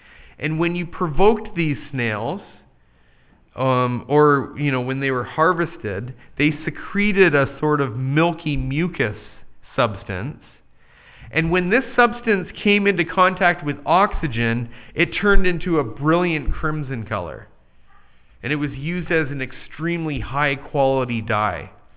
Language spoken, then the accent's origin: English; Ontario, Canada; moved away; also born or lived in Kentucky; I was the recipient of such a nickname when I moved to Kentucky from Ontario back in 2002.